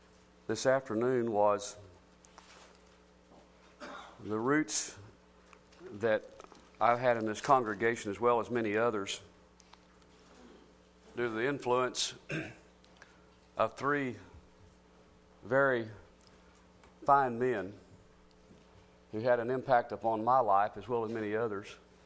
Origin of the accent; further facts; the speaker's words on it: Dallas, Texas, United States; Back when I was growing up in Dallas, we used to have a local TV station that would come on with a used car salesman.